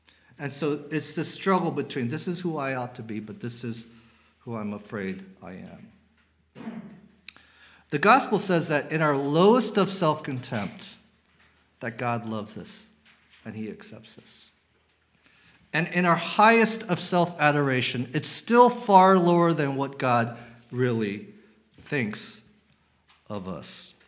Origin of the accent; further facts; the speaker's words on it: West Coast, United States; I have slept through an earthquake growing up in the West Coast.